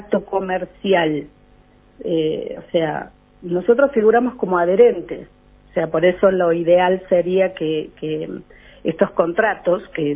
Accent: Santa Rosa del Conlara, San Luis, Argentina; yo soy de acá de Santa Rosa del Conlara, hace 5 meses, o sea, yo soy nativa de acá de Santa Rosa del Conlara

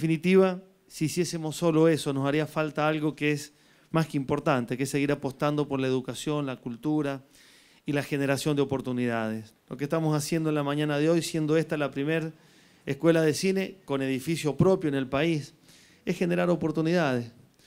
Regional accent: San Juan, Argentina; estamos convencidos que nosotros merecemos vivir mejor como argentinos y como sanjuaninos

